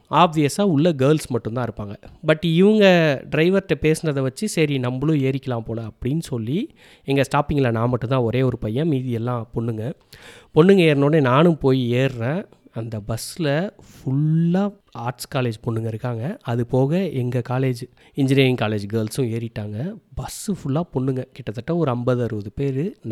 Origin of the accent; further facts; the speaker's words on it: Mayiladuthurai, Tamil Nadu, India; என் சொந்த ஊர் மயிலாடுதுறை, ஸோ இங்கேயே ஒரு இன்ஜினியரிங் காலேஜ் இருக்குது